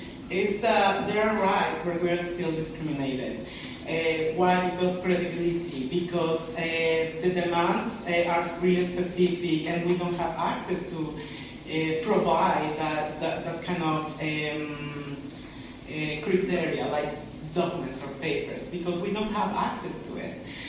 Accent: Mexico; now in Canada; I come from Mexico, and I came in 2009.

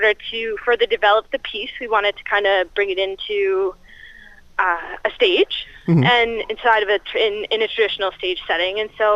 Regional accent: Fredericton, New Brunswick, Canada; also born or lived in Oromocto; now in Toronto, Canada; I'm actually, Matthew and I are both from New Brunswick. We both, I'm from Fredericton and Ormocto, and Matthew is from St. John and KB, and we both actually went to university. I went to UNB in Fredericton

